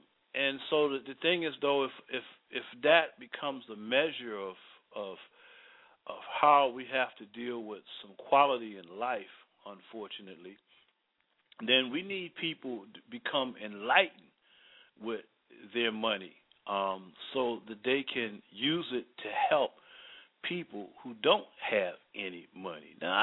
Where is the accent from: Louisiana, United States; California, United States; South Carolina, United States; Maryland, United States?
Maryland, United States; Baltimore; moved away; I saw this before I left my hometown of Baltimore, Maryland